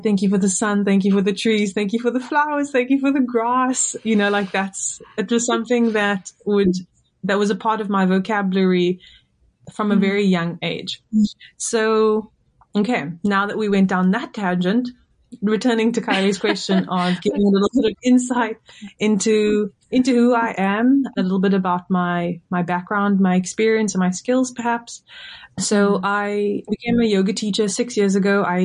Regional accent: South Africa; I'm Indian South African, which essentially just means that we were born in South Africa. We've been in South Africa for upwards of four generations.

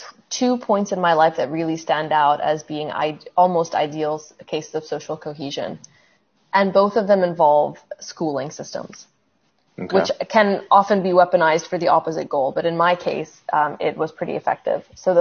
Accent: Canada; I just became Egyptian Canadian, and that felt so natural to me, and I felt so comfortable saying I'm Egyptian Canadian. I'm half Egyptian, half Canadian.

